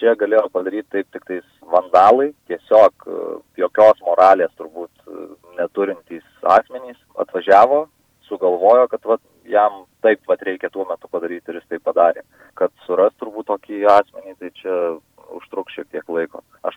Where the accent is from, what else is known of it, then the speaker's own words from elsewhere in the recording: Alytus, Alytus County, Lithuania; esu alytiškis nuo gimimo.